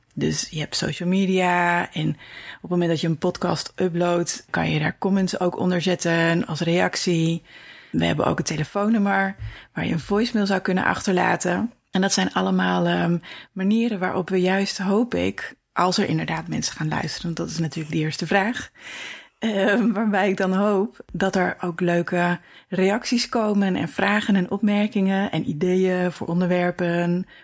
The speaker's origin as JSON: {"language": "Dutch", "region": "Limburg", "country": "Netherlands", "tie": "born or raised there", "said": "Ik ben opgegroeid in Zuid-Limburg... op 10 kilometer van de opleiding toendertijd nog in Kerkrade."}